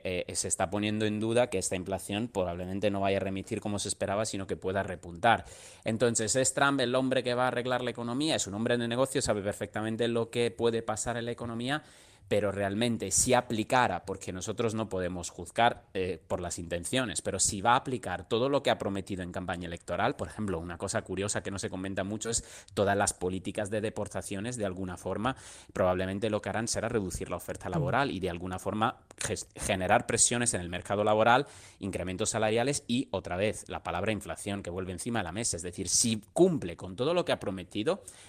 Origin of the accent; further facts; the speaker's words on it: Italy; Spanish is a second language; yo soy italiano